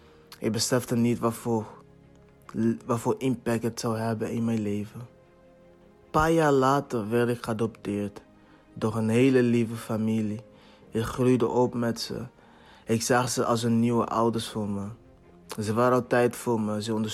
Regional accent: Angola; now in Netherlands; Want het land waar ik vandaan kom, Angola, kregen we niet de gelegenheden die we hier krijgen. Hier in Nederland gingen we naar school

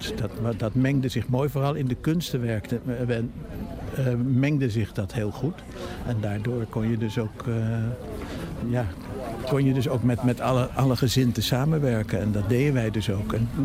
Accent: Amsterdam, North Holland, Netherlands; Ik heb wel eigenlijk vlak daarna zijn we in Amsterdam gekomen wonen. En met een kleine onderbreking heb ik altijd in Amsterdam gewoond. Ik voel me wel Amsterdammer.

